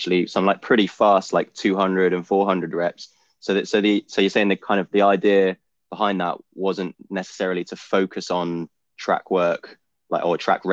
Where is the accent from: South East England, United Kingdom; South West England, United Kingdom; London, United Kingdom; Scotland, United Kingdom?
South West England, United Kingdom; So I grew up in Cornwall and ran for Cornwall AC